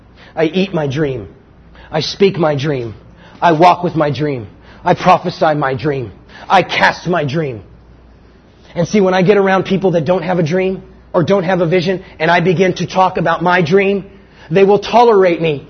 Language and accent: English; California, United States; Was to go to USC. Because I was from Southern California.